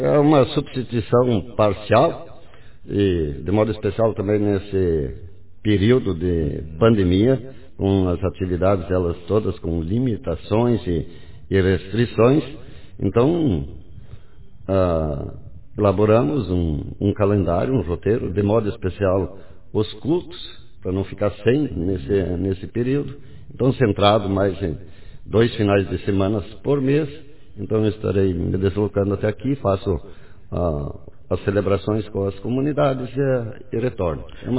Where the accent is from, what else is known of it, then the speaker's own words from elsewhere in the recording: Dionísio Cerqueira, Santa Catarina, Brazil; also born or lived in Rondônia; quando me aposentei, então eu pedi licença e voltei para minha terra, Dionísio Cerqueira